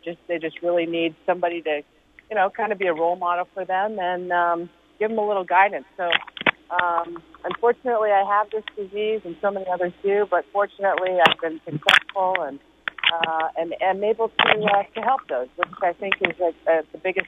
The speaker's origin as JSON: {"language": "English", "country": "United States", "said": "it made you very proud to be being an American."}